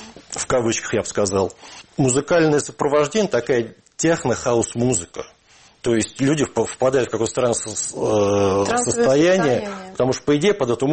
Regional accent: Moscow, Russia; я родился в Москве, ходил в детский садик в Москве, ходил в школу в Москве, ходил в институт и закончил в Москве

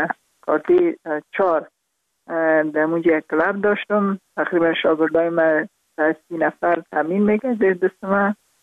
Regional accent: Kabul, Afghanistan; born there; also born or lived in Parwan; برای ما البته در خود شهر کابل به دنیا آمدیم، من از پروان هستم

